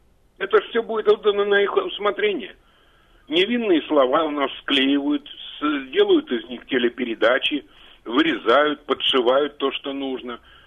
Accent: Moscow, Russia; я из Москвы.

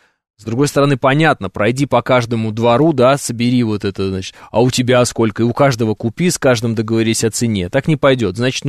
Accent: Orenburg Oblast, Russia; А вот я же просто из Оренбургской области, я примерно знаю, какая там земля, да?

